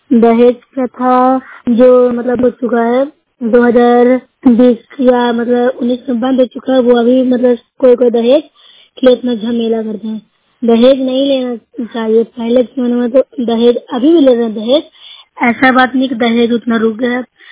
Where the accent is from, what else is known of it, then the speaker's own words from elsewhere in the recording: Nursarai, Bihar, India; मैं नूरसर प्रखंड से हूँ, जिला नालंदा की निवासी हूँ।